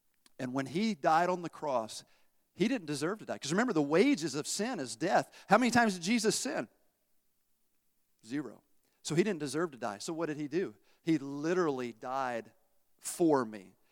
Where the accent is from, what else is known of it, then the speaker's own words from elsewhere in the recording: Tennessee, United States; I grew up in Tennessee. And not that you're not bright if you grew up in Tennessee.